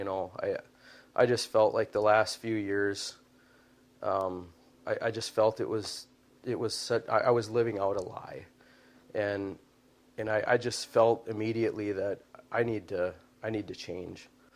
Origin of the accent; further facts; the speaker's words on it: Little Falls, Minnesota, United States; When I got out of the Air Force, I moved back to my hometown, Little Falls.